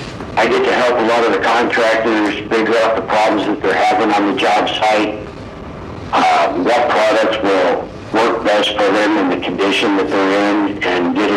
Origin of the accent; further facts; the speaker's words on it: Arizona, United States; No, I was born and raised in Arizona.